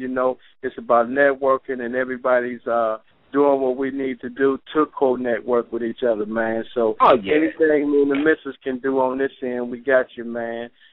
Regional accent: Detroit, Michigan, United States; You know, I come from the street world. You know, I came from Detroit.

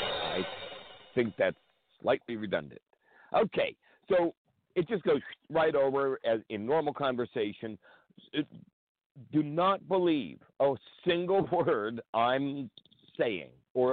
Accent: New York City, New York, United States; Yes, born in Manhattan, born and bred in Manhattan, in New York City

